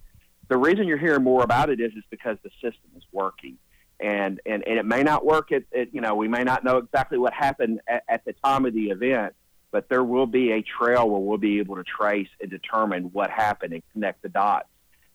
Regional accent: Tennessee, United States; You know, growing up in Tennessee, you know, we always had a good reference with women's basketball

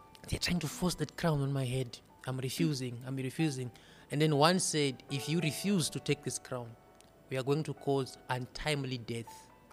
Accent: Zimbabwe; now in South Africa; I come from Zimbabwe originally, but I stay here in South Africa, and I got married here in South Africa to a beautiful woman.

